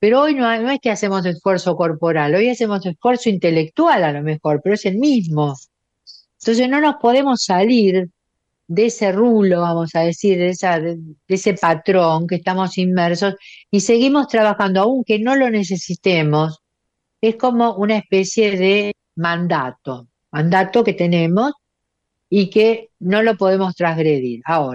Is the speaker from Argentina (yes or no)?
yes; Argentina; porque nosotros, bueno, Elena y yo que soy de Argentina, somos todos hijos o nietos o bisnietos de inmigrantes, ¿no?